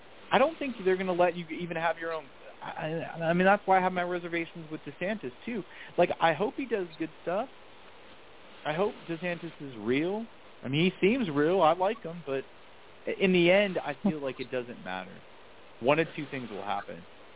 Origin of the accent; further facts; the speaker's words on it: Pittsburgh, Pennsylvania, United States; You know, so I grew up in Pittsburgh